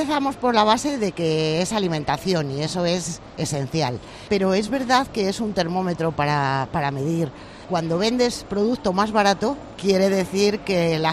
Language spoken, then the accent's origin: Spanish; Community of Madrid, Spain; aparte que soy madrileña